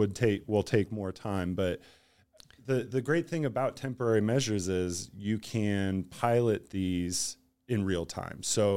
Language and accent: English; Spokane, Washington, United States; So I grew up in Spokane.